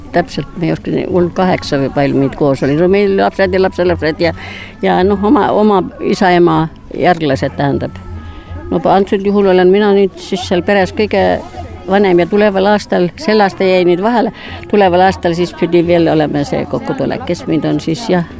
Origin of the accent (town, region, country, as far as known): Saare County, Estonia